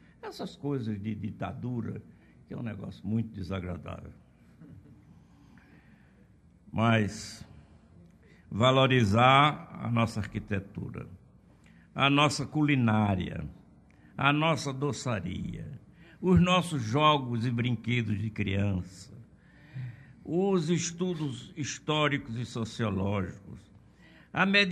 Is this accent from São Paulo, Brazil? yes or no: no; Pernambuco, Brazil; Como já dizem que eu sou exageradamente pernambucanista, meus colegas de academia não me dizem que eu sou pernambucano, sou pernambucanista.